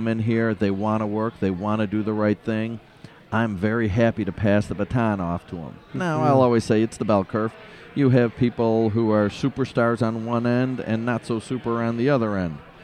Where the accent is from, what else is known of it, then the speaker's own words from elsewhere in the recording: Illinois, United States; I'm from St. Cajetan.